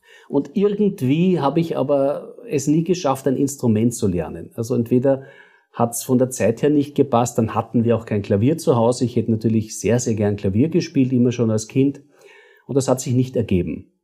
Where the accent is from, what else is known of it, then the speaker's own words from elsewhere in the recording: Carinthia, Austria; moved away; also born or lived in United States; ich komme aus Kärnten, bin aber schon lange aus Kärnten weg, habe einige Jahre in der Hotellerie in Amerika verbracht.